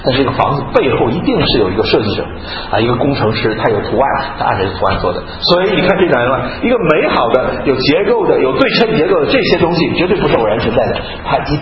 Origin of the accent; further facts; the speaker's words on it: China; 所以我们中国人以前常常讲啊，这个率土之滨，莫非王土啊